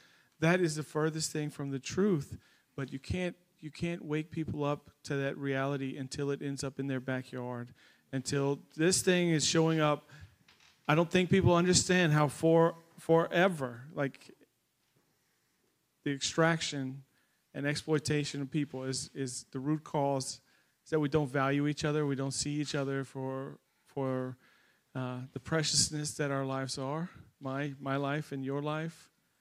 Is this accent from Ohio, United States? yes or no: no; Louisiana, United States; I'm from Southwest Louisiana with an organization called For a Better Bayou.